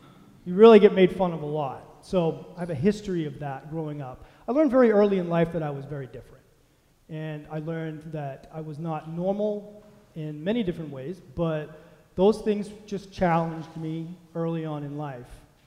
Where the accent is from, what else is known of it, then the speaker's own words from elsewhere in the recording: Maine, United States; I grew up here in Maine, two loving parents, little brother, pretty normal in the very beginning of my life for the first couple of years.